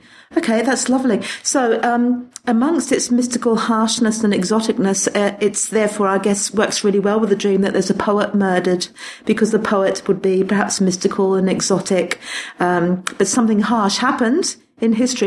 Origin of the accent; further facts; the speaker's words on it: England, United Kingdom; now in Australia; me being English, living in Australia